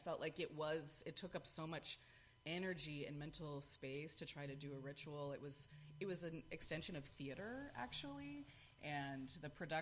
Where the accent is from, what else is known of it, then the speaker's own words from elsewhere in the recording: Sandwich, Massachusetts, United States; Part of my childhood was spent growing up in Sandwich, Massachusetts, which is a coastal town on Cape Cod